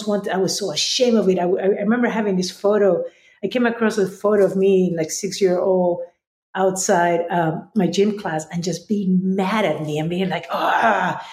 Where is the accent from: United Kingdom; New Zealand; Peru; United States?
Peru; Lima; So I was born and raised in Lima, Peru.